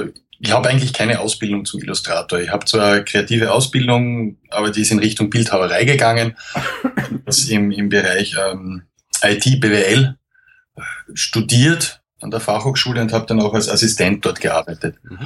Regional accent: Graz, Styria, Austria; Ich habe in Wien nie gelebt, ich komme ursprünglich aus Graz, das ist die zweitgrößte Stadt.

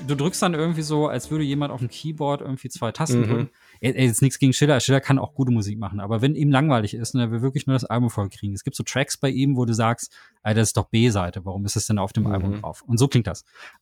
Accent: Thailand; Finde ich ja total cool, dass es aus meinem Heimatland kommt.

